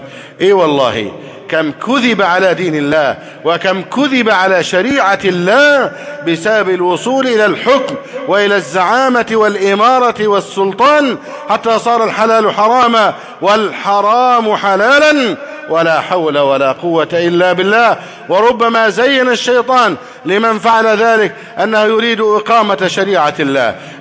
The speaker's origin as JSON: {"language": "Arabic", "country": "Egypt", "said": "اللهم احفظ بلدنا مصر أمنا أمانا"}